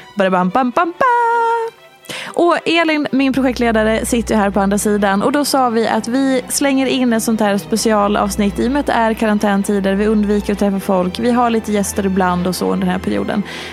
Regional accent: Dalarna County, Sweden; eftersom jag är från Dalarna så säger jag setat

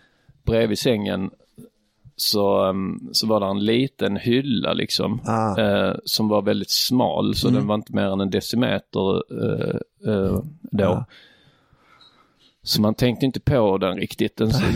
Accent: Trelleborg, Skåne, Sweden; eftersom jag kommer från Trelleborg som är känt för sina palmer.

